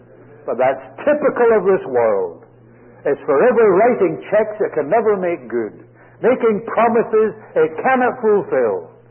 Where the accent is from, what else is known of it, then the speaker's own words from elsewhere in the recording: Scotland, United Kingdom; Now, I'm a Scot.